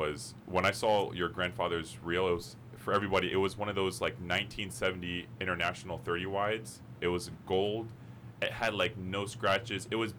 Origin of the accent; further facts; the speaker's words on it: Punta Gorda, Florida, United States; these are my two childhood friends. We grew up in Punta Gorda. We both went to Charlotte High School